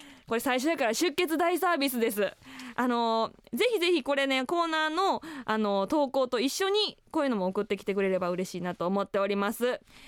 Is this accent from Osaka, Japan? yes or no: yes; Osaka, Japan; now in Sendai, Japan; 私が大阪府出身、仙台在住のシンガーソングライター、